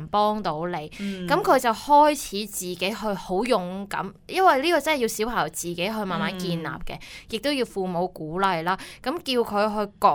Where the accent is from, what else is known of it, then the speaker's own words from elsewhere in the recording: Hong Kong; moved away; 尤其是我们由香港移民来这里的时候，个个高过他这么多